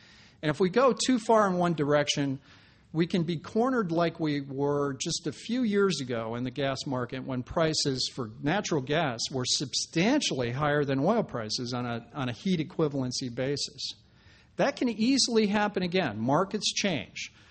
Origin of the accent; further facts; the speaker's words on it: Wyoming, United States; since I am from Wyoming and we have the Powder River Basin, which has the enormous coal reserves in Wyoming